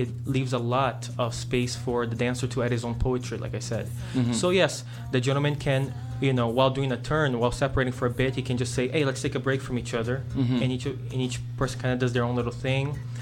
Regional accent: Brazil; now in Montreal, Canada; I'm from Brazil.

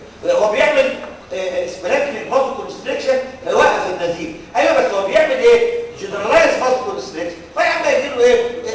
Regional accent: Cairo Governorate, Egypt; والشقه اللي انا ساكن فيها في مدينه نصر

